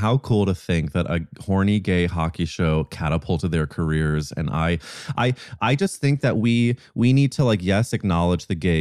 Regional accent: St. Louis, Missouri, United States; I'm from St. Louis, Missouri, and I felt like when I was growing up that I was the only gay person besides the guy who cut my family's hair.

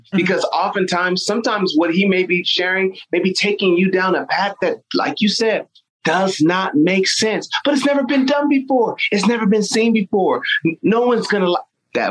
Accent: Nigeria; I didn't want to because I'm Nigerian and we like money.

